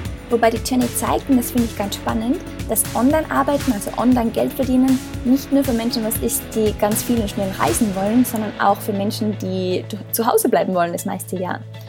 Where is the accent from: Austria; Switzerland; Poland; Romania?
Austria; Also ich bin ja aus Österreich